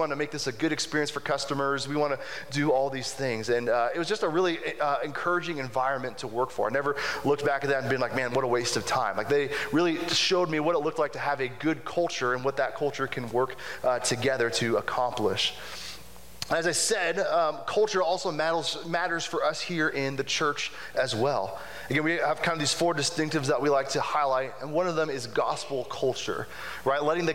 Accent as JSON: {"language": "English", "town": "Kansas City", "region": "Missouri", "country": "United States", "lives_now": "Falls City, United States", "said": "I'm not from Falls City originally, I'm from Kansas City."}